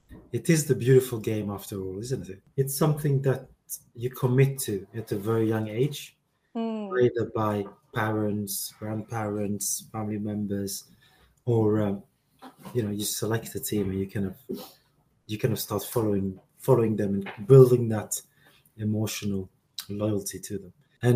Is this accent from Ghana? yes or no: no; Sweden; Because I grew up in Sweden, we watched the Premier League